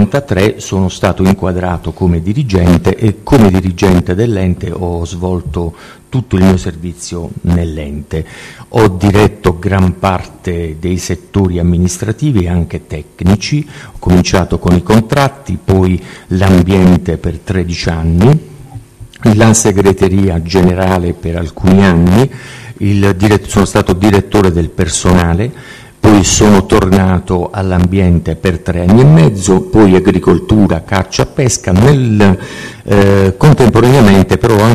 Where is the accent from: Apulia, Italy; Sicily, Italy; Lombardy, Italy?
Apulia, Italy; Taranto; born there; sono nato a Taranto il 23 settembre 52.